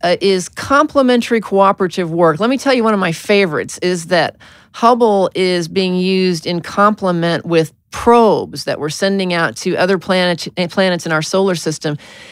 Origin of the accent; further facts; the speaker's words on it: Arkansas, United States; born there; Told I was born in Arkansas, but you know.